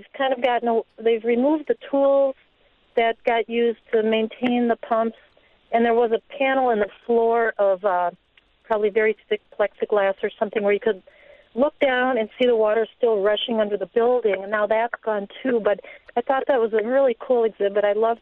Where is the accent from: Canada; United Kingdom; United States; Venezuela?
United States; St. Francis, Wisconsin; And I just had a great time growing up on Lake Michigan, cliff jumping in St. Francis and swimming in the lake and all of that.